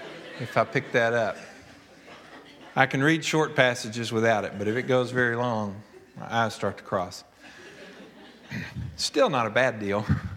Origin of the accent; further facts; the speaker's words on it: Texas, United States; my parents moved to Texas to attend seminary and just never got back. So some of us born and bred in Texas, but all of our family were here.